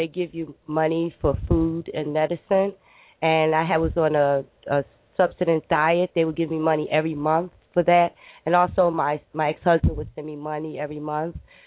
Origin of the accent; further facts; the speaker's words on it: United States; They didn't know I was American because my passport wasn't there.